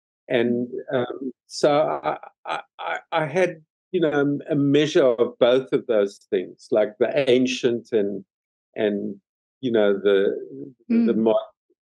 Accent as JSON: {"language": "English", "town": "Johannesburg", "region": "Gauteng", "country": "South Africa", "tie": "born or raised there", "said": "growing up in Africa, there were, you know, Johannesburg was actually a modern and quite beautiful city."}